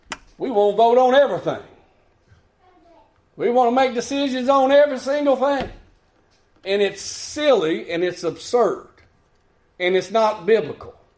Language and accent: English; United States; I realize we good Americans. We good Americans. We're American Christians. We got to have our vote.